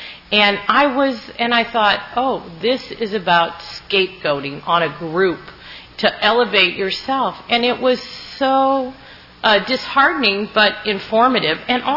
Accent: Illinois, United States; now in California, United States; And I moved out to California from Illinois. And in Illinois, it's full of racism. My family was racist.

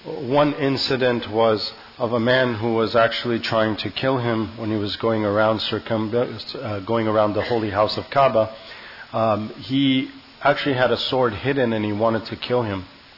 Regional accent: Santa Barbara, California, United States; I as a Muslim in this country, I mentioned that I am, as in the bio, I grew up here in Santa Barbara since I was in second grade when I first came, and I grew up here since.

